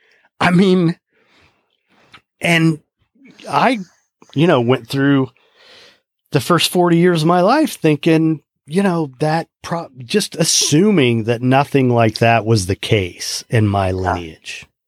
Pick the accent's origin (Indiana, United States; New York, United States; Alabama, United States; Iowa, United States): Indiana, United States; I grew up in Indiana, you know, which is one of the three states that claims to be the birthplace of Abraham Lincoln